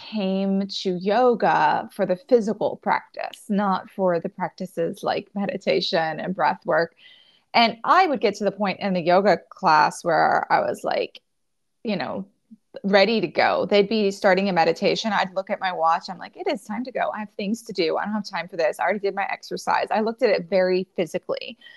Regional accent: Virginia, United States; I was in Virginia growing up most of my life.

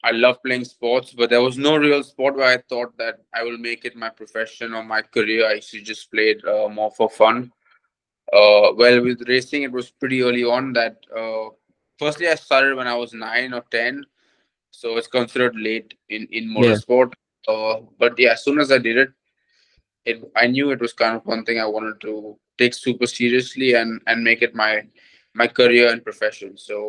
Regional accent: Mumbai, Maharashtra, India; I was born and brought up in Mumbai in India. I studied here till like eighth or ninth, most of ninth grade.

